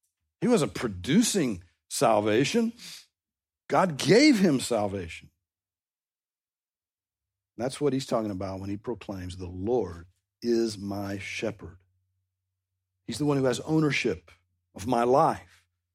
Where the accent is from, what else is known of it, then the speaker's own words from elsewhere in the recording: the South, United States; I grew up in the South. Everybody's a Christian here. My parents took me to church, therefore, I must be a Christian.